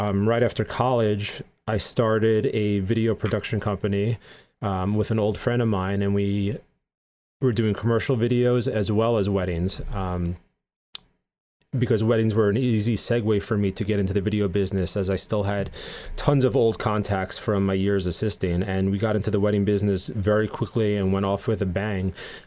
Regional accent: New York, United States; now in Pennsylvania, United States; Right now based outside of Philadelphia. I'm out of New York, but I grew up here in New York.

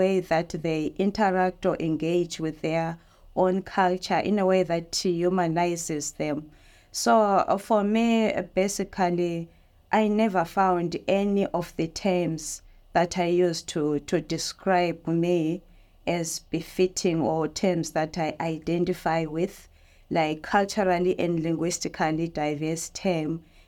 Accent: Zimbabwe; now in Australia; He was just turning four when we came to Australia from Zimbabwe. And I also have a six-year-old boy who was born here in Australia. So I identify as a person of the global majority, but by heritage and descent, I'm from Southern Africa.

